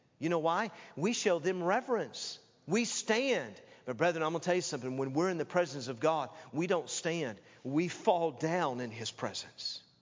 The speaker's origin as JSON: {"language": "English", "region": "Tennessee", "country": "United States", "tie": "born or raised there", "said": "and by the way, I grew up in Tennessee and I've been to churches before where they called them holy rollers."}